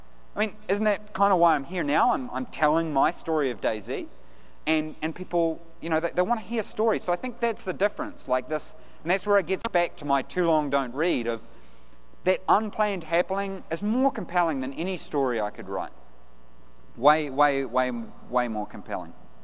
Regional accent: New Zealand; I'm from New Zealand. Give me a break.

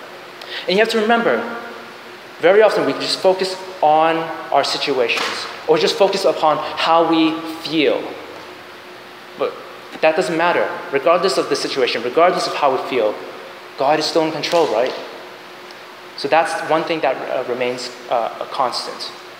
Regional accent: Massachusetts, United States; now in Troy, United States; I actually wanted to stay close to home. I'm from the from Massachusetts. I would rather go to school someplace close.

